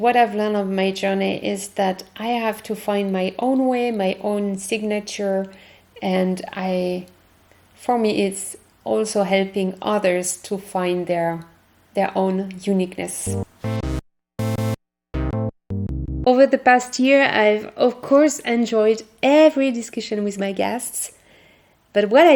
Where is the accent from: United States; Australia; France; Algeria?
France; accent: French; English is a second language; And I guess it's my French accent.